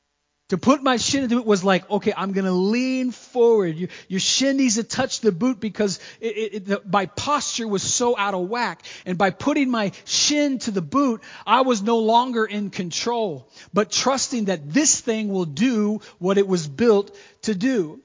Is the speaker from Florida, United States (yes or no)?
yes; Florida, United States; And I'm from Florida, born and raised.